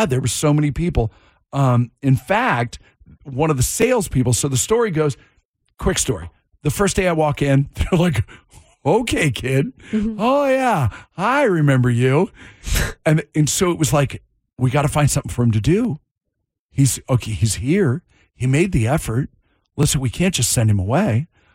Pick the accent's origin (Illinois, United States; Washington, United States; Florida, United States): Washington, United States; Monroe; Evergreen Speedway on the Evergreen State Fairgrounds in my hometown of Monroe, Washington